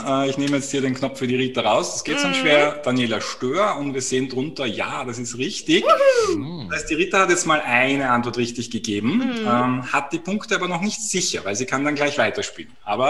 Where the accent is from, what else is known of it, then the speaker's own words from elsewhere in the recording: Vienna, Austria; Also ich bin aus Wien.